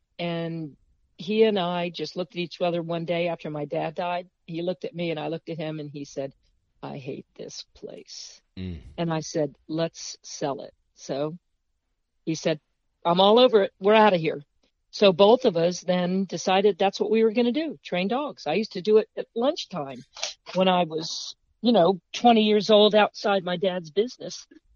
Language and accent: English; Beaufort, South Carolina, United States; born there; now in Fredericksburg, United States; I'm in Virginia, Fredericksburg. Gotcha. And I was born in Beaufort, South Carolina.